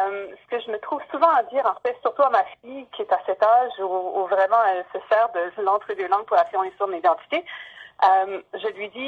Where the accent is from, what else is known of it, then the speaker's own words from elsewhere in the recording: New Brunswick, Canada; j'ai grandi au Nouveau-Brunswick, dans un petit village côtier sur la côte est, où d'un côté j'avais une communauté francophone, d'un autre côté une communauté anglophone. Moi j'étais un peu entre les deux. J'ai appris les deux langues très jeune.